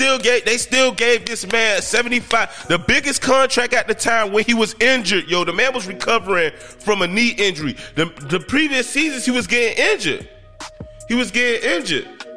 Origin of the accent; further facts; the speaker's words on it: Miami, Florida, United States; You know I'm from Miami. Shout out to Miami. Shout out to Carroll City. Shout out to Overtown.